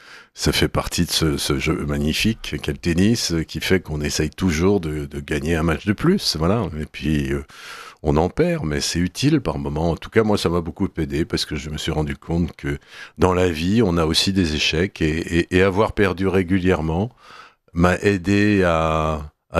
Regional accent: France; quand on est français, jouer sur un grand chelem en France, c'est quand même quelque chose qui est rare.

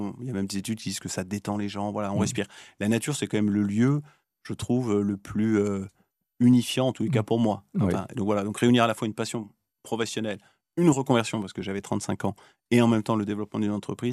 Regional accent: Versailles, Île-de-France, France; moi, j'ai grandi à Versailles.

